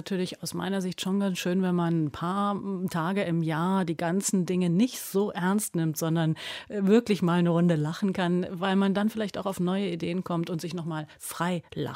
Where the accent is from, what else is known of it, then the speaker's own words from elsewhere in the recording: Munich, Bavaria, Germany; Ich bin ja Münchnerin